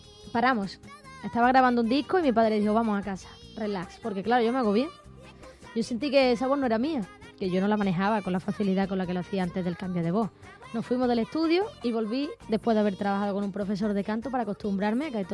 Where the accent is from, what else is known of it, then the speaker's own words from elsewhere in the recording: Andalusia, Spain; accent: Gaditano; now in Madrid, Spain; El acento de mi tierra andaluza, de los gaditanos, es maravilloso.